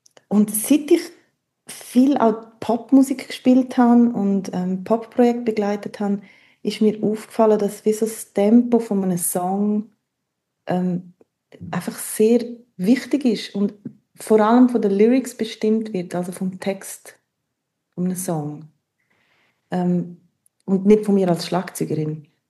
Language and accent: German; Graubünden, Switzerland; born or raised there